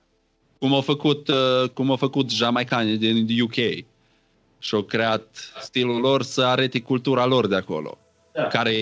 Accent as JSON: {"language": "Romanian", "country": "Romania", "said": "Noi zicem că suntem viteși ca și români"}